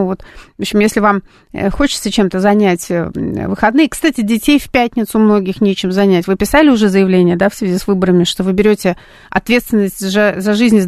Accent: Saint Petersburg, Russia; Нас учили в детстве в Петербурге, но у нас более глубокого залегания метрополитен

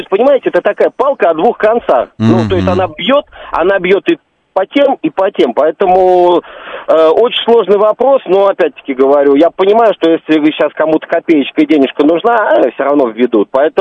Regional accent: Moscow, Russia; как и москвич, и как подмосквич

